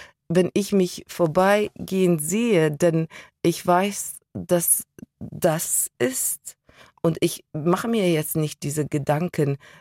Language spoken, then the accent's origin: German; Iraq; Geprägt haben mich meine Kindheit im Irak, die Geschichten meines Vaters und die Erkenntnis, ich bin anders, aber es ist gut so.